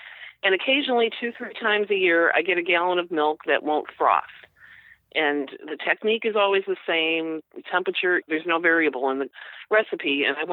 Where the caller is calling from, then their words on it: Norridge, Illinois, United States; Norridge, Illinois, Chicago.